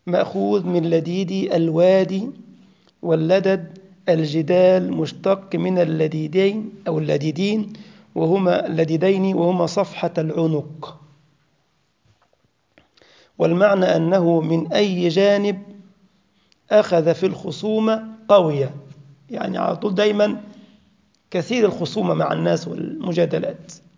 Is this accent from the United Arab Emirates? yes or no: no; Egypt; زي عندنا في مصر يقول لك المية تكدب الغطاس